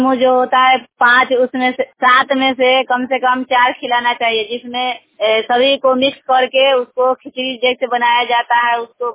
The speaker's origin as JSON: {"language": "Hindi", "town": "Majhauli", "region": "Bihar", "country": "India", "said": "मैं मझौली खेतर पंचायत के रहने वाली हूँ और मुजफ्फरपुर जिला मुसहरी प्रखंड के।"}